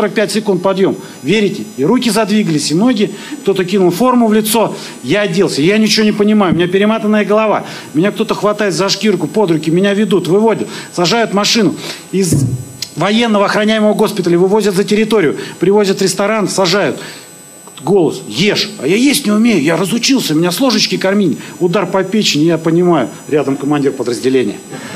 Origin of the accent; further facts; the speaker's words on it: Krasnokamensk, Zabaykalsky Krai, Russia; also born or lived in Zima / Tovarkovo; в детстве я жил в Краснокаменске, есть такой город монгольско-китайской границы. Потом сознательную жизнь прожил в Калужской области, поселок Товарково.